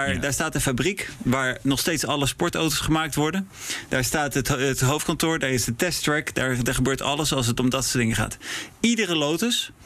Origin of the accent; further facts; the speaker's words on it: Netherlands; also born or lived in Prague, Czech Republic / Milan, Italy; Kijk, ik ben Nederlander, maar het was zeker niet een gegeven dat het in Nederland zou moeten komen.